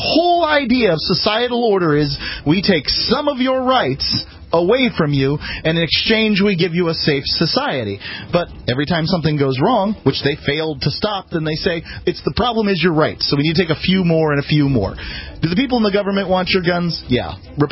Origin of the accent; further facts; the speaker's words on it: Florida, United States; I'm from Florida. I'm from Florida.